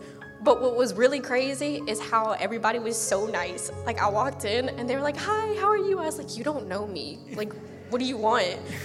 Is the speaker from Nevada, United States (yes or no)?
no; Opelousas, Louisiana, United States; now in Lafayette, United States; I'm from Opelousas, so I've been to Our Savior's before, but I moved to Lafayette for school.